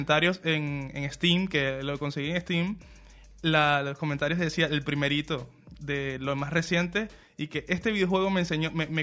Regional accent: Venezuela; Yo soy de Venezuela

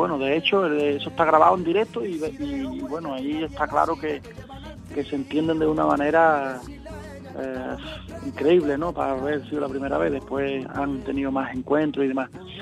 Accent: Huelva, Andalusia, Spain; Entonces nací en Huelva, viví mucho tiempo en Huelva y también viví en mi pueblo. Y mi pueblo, bueno, es de la zona del Andévalo onubense

